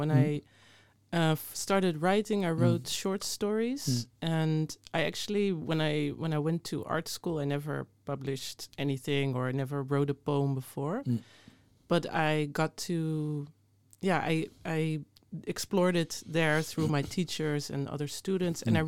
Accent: Netherlands; growing up in the Netherlands and feeling cast out as well in, I guess, in the literary world

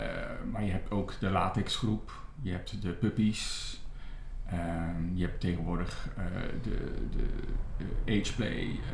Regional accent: Gorinchem, South Holland, Netherlands; Ik kom niet uit Amsterdam. Ik kom uit Gorinchem. Een prima plaats om te wonen. Alleen, ik voelde me daar eenzaam.

